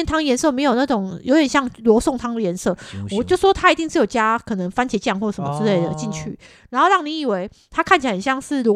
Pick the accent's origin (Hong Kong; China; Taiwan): Taiwan; 我们台湾人就翻成啊，就是格子松饼，格子松饼，